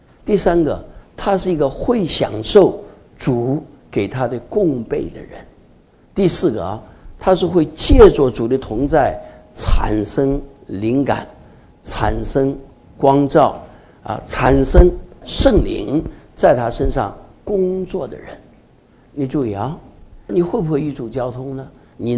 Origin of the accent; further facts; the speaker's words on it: China; 我们中国人把这种人叫草包，啊，他是个草包